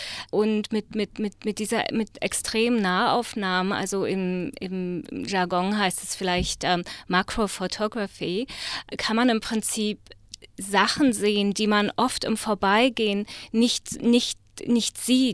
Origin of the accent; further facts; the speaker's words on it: Berlin, Germany; Ja, naja, ich bin in Berlin aufgewachsen, also in Ost-Berlin, und habe halt den Fall der Mauer sogar erlebt